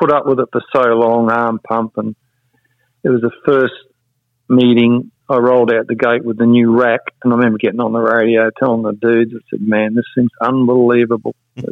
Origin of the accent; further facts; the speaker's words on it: New Zealand; and being Kiwi.